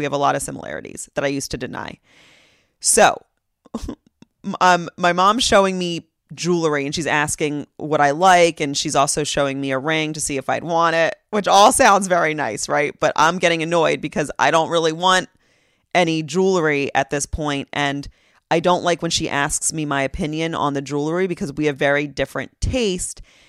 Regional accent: Pennsylvania, United States; And I grew up in the Philly suburbs, so it's my hometown.

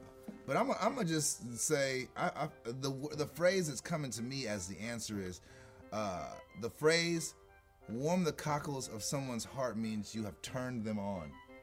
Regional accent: Crenshaw, California, United States; I'm from Crenshaw. I know Crips.

